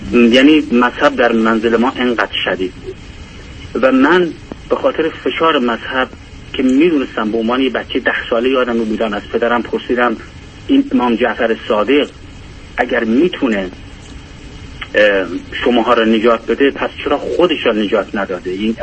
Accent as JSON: {"language": "Persian", "country": "Iran", "tie": "born there"}